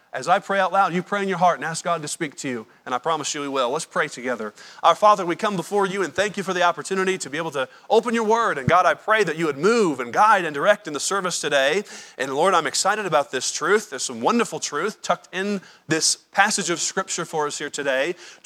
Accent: Indiana, United States; because where I grew up, I grew up in Indiana, okay? Nobody comes from halfway around the world to come to Indiana, okay?

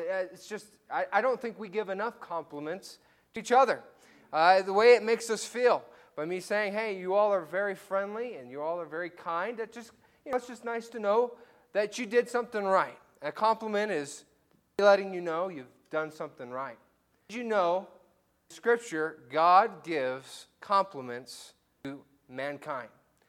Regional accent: Durango, Colorado, United States; Now, I was born and raised in Durango.

